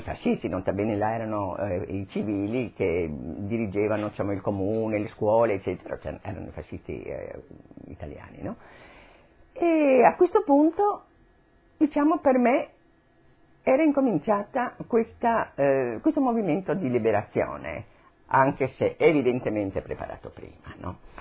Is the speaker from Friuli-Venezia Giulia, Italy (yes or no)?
yes; Trieste, Friuli-Venezia Giulia, Italy; born there; sono nata a Trieste, sono di famiglia slovena e sono nata nel 1926, precisamente il 6 ottobre.